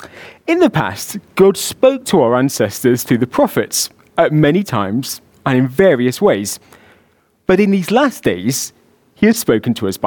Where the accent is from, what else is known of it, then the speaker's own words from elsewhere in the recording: Scunthorpe, Yorkshire and the Humber, United Kingdom; quite tight-fitting denim jackets were the in thing in my hometown of Scunthorpe